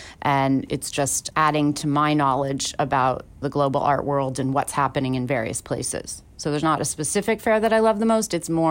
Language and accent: English; San Francisco, California, United States; You know, I grew up in San Francisco, so the first thing that came to mind is Fisherman's Wharf